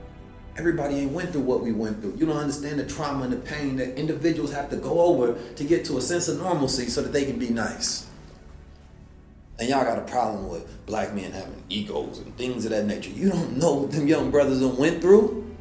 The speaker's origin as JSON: {"language": "English", "town": "Oakland", "region": "California", "country": "United States", "tie": "born or raised there", "also_born_or_lived": "St. Louis", "said": "Man, growing up in Oakland was crazy. Growing up in St. Louis was crazy."}